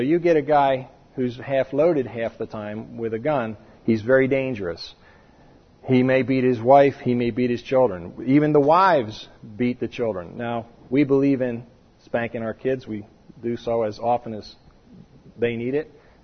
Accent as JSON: {"language": "English", "region": "New Jersey", "country": "United States", "said": "Now, I'm from New Jersey. There's a lot of that that goes on here, too."}